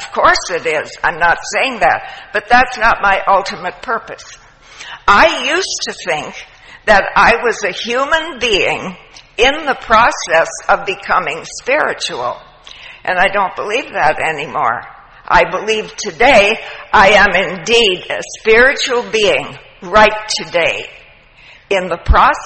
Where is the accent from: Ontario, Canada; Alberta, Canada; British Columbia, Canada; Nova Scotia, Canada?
Ontario, Canada; Toronto; I'm from Toronto.